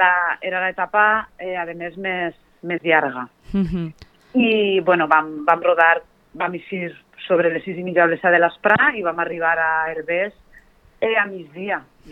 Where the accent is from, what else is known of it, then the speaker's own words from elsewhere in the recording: Borriana, Valencian Community, Spain; Sí, sí, som els dos de Borriana.